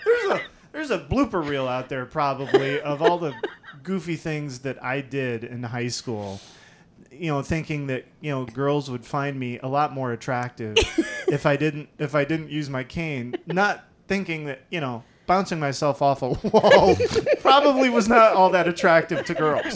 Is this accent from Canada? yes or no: no; Dubuque, Iowa, United States; I was born and raised in Iowa in a town called Dubuque, which is on the Mississippi River on the eastern side of Iowa, across from Illinois and Wisconsin.